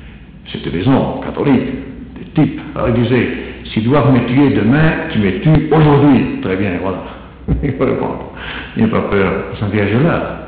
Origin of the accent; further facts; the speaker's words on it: Italy; French is a second language; je me autodénonce, je suis italien, je vais me dénoncer.